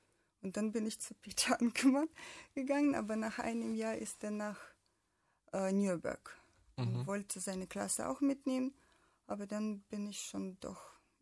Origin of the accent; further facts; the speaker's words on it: Kyiv, Ukraine; German is a second language; now in Germany; Also, ich komme eigentlich aus Kiew, Ukraine.